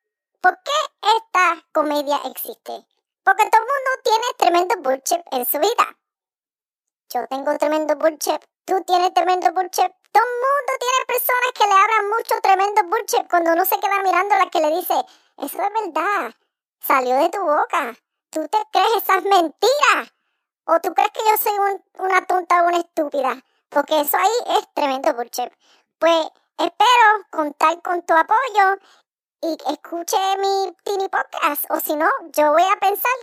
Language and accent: Spanish; Puerto Rico; yo soy una puertorriqueña, una boricua, una viejita bien sabrosa y sabia